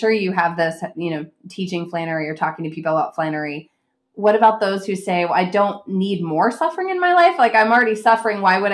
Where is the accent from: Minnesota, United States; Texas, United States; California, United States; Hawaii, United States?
Texas, United States; Being a Texan, I say everything wrong